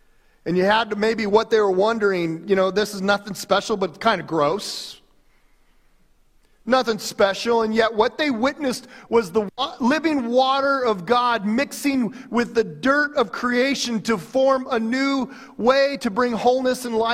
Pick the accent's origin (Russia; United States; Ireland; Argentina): United States; I'm probably mispronouncing it because I'm American that way.